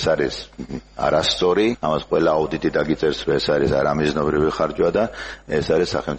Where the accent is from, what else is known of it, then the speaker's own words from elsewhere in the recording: Batumi, Adjara, Georgia; აჭარას და ჩვენს მშობლიურ ქალაქ ბათუმს